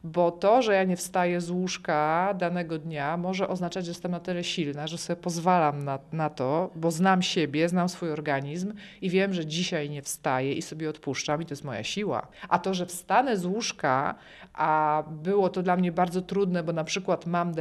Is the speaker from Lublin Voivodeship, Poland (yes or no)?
no; Częstochowa, Silesian Voivodeship, Poland; now in Gdynia, Poland; pochodzę z miasta, które jest też młodym miastem, tak jak Gdynia i mniej więcej podobnie jakoś tam rozwijającym się